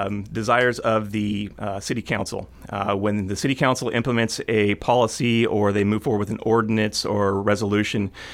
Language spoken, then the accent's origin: English; Tri City, Oregon, United States; So I'm originally from Southern Douglas County. I actually grew up in Tri-City, graduated from South Umpqua High School.